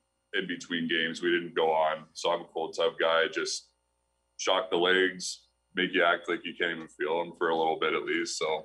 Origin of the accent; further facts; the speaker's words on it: Pittsburgh, Pennsylvania, United States; I'm from Pittsburgh, so we're going to where I grew up and played all of my youth hockey.